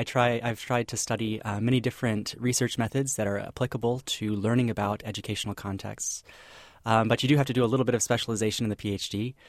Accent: Texas, United States; also born or lived in Illinois / Boston, United States; Well, I grew up in Texas near Dallas, but then I came up to Illinois for my undergraduate work at Wheaton College near Chicago.

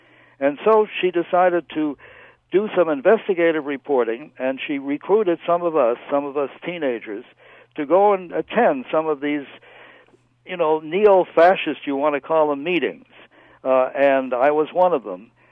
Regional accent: Boston, Massachusetts, United States; When I was about 15 years old, I grew up in Boston.

